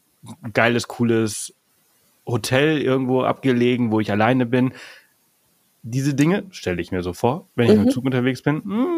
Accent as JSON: {"language": "German", "region": "Balearic Islands", "country": "Spain", "tie": "born or raised there", "said": "Also da komme ich ja her, aber ich bin ja auf Mallorca geboren, aufgewachsen und habe jetzt nicht so viel Bezug auf zum Festland"}